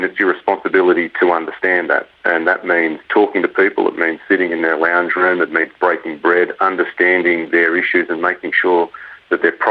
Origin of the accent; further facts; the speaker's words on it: Cabramatta, New South Wales, Australia; Born and raised in Cabramatta, went to Cabramatta Primary School, Canleyville High School.